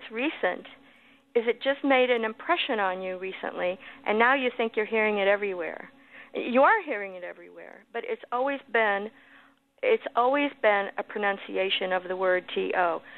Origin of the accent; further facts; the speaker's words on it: Des Moines, Iowa, United States; to hear it a lot when I was growing up in Des Moines.